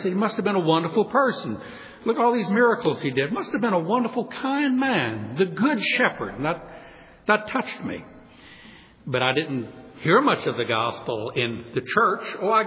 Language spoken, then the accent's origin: English; New Orleans, Louisiana, United States; As you know, I was born and raised down in New Orleans, and I was born in 1952.